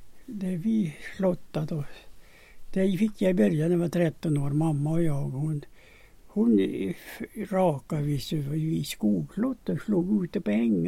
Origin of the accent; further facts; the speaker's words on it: Kärvsjön, Sweden; Jag är född i Kärvsjön och jag är uppväxt där. Och jag jobbar ju där.